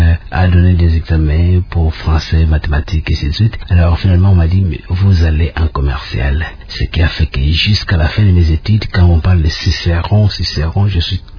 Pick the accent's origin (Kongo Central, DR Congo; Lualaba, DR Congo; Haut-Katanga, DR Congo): Kongo Central, DR Congo; Boma; Oui, je suis né à Boma, mais j'ai fait les Bas-Congo presque dans les Mayombe. J'ai commencé la première année primaire à Kamilelo, c'est un petit village.